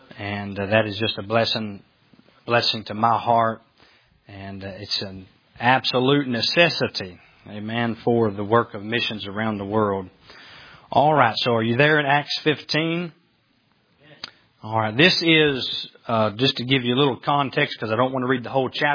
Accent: Tennessee, United States; I am from East Tennessee.

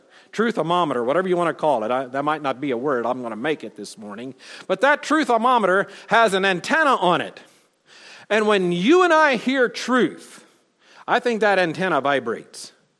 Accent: the South, United States; I'm from the South. And down there we say y'all, which is a contraction of you all.

